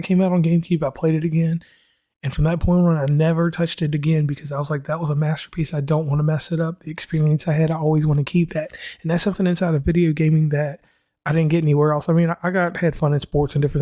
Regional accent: West Virginia, United States; from West Virginia and Commonplace.

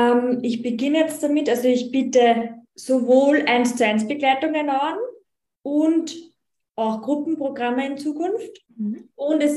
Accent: Austria; ich komme aus Österreich und ich bin eigentlich ausgebildete Volksschullehrerin

